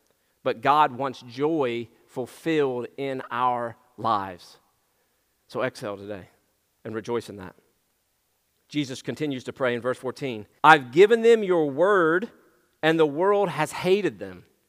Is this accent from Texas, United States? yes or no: no; Kentucky, United States; So I'm from Kentucky.